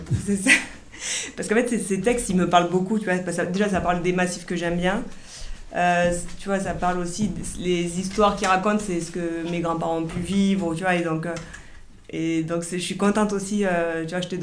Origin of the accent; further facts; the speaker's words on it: Bagnères-de-Luchon, Occitanie, France; also born or lived in Font-Romeu; Et je suis partie à Font-Romeu en ski étudiant. Et ma soeur m'a suivie, elle, en athlétisme. Donc on est partie de Luchon pour aller en internat.